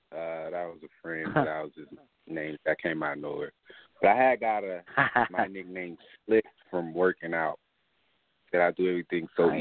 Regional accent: Oakland, California, United States; I'd probably say my hometown back in Oakland, place I grew up in, Village, 85th right.

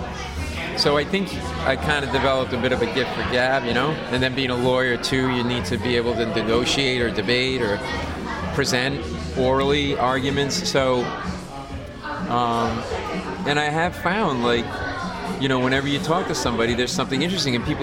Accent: Rhode Island, United States; We grew up in Rhode Island.

